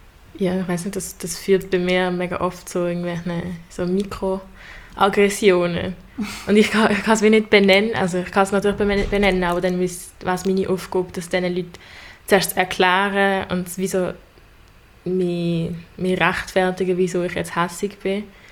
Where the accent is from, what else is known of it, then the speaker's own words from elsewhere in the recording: Arlesheim, Basel-Landschaft, Switzerland; ich bin in Arlesheim aufgewachsen, in einem Dorf auf dem Land und es ist wie klar, dass ich die Einzige gesehen bin, die nicht weiss ist damals.